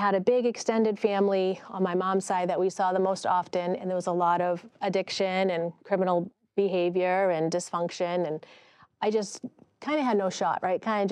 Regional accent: Massachusetts, United States; moved away as an adult; now in New Hampshire, United States; I live in New Hampshire. I totally make fun of myself because I'm from Massachusetts, and we moved here, my husband and I, with our kids about 7 years ago.

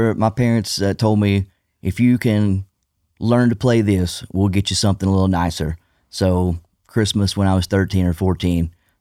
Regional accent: Scotland, United Kingdom; growing up in Fife, I didn't know anybody who had been on that path.

